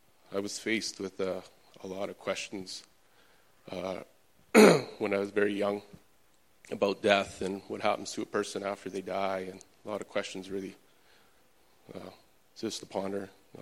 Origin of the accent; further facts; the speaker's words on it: Kelowna, British Columbia, Canada; So I was born and raised in Kelowna, BC. Grew up in, we had a cattle ranch. It was a small cattle ranch, about 100 head. I was the youngest of 8 kids.